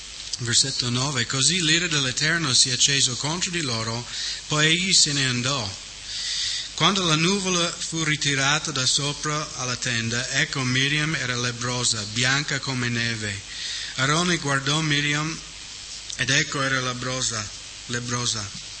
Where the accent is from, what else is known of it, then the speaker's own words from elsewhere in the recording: United States; E vedo come il mio paese, la coscienza del paese in generale si sta indurendo